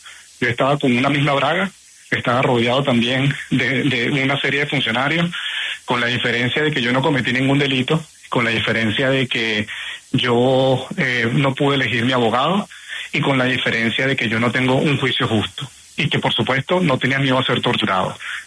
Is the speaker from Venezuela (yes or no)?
yes; Venezuela; Ojalá nosotros como venezolanos podamos ver una sorpresa.